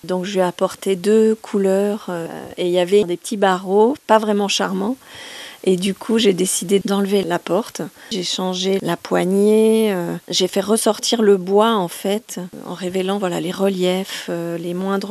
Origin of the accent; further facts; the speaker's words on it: Nice, Provence-Alpes-Côte d'Azur, France; born there; Je suis fille d'antiquaire. Je suis née à Nice, dans le sud de la France, dans une famille de brocanteurs antiquaires.